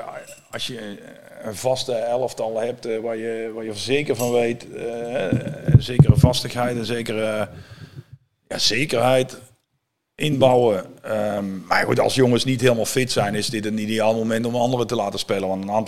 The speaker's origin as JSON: {"language": "Dutch", "region": "Limburg", "country": "Netherlands", "said": "Ja, en klaverjassen, bij ons in Limburg noemen ze dat pandoeren."}